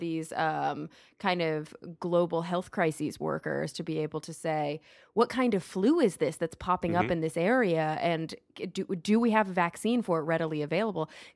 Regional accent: Texas, United States; also born or lived in New York / Los Angeles; In the U.S., I grew up in Texas, then

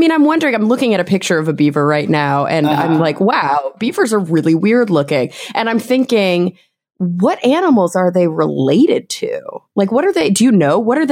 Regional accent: Texas, United States; also born or lived in New York City; now in Los Angeles, United States; So, because I grew up in Texas, I lived in New York City for 1 year, and now since then I've lived in Los Angeles, like right in the middle of the city.

